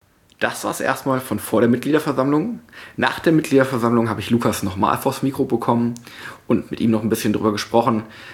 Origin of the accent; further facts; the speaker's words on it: Krefeld, North Rhine-Westphalia, Germany; Ich war am 17.06. in Krefeld, in meiner alten Heimat.